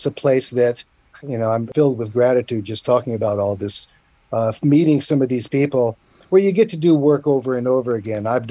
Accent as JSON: {"language": "English", "town": "Schererville", "region": "Indiana", "country": "United States", "tie": "born or raised there", "also_born_or_lived": "Hammond", "said": "I was born in Hammond. My parents are from Alabama. They migrated north for the steel industry. My dad was in the steel industry. My mom became a beautician, and we lived in Schererville."}